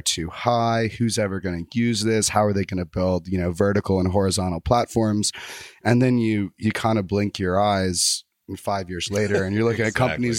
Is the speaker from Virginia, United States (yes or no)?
no; Texas, United States; just because I'm from Texas, I'm a very progressive person.